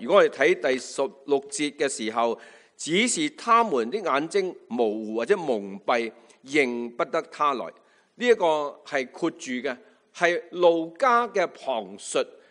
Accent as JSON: {"language": "Cantonese", "country": "China", "said": "我哋中国人嘅里数啊"}